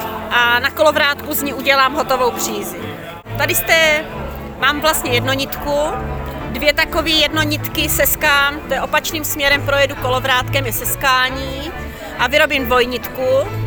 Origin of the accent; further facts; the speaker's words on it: South Moravian Region, Czechia; přijela jsem tady z Drahanské vrchoviny